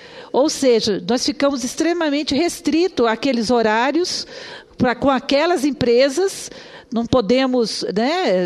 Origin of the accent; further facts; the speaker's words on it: Espírito Santo, Brazil; eu sou do Espírito Santo